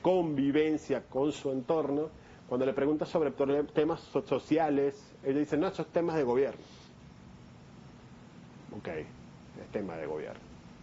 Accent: Venezuela; born there; nací en Venezuela, claro. Nací en Venezuela hace 41 años. Con mucho orgullo yo digo que soy de las tres nacionalidades, porque siento tanto amor como por Venezuela, que es mi patria

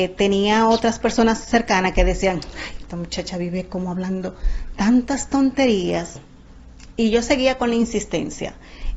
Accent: Salcedo, Hermanas Mirabal, Dominican Republic; yo soy de Salcedo

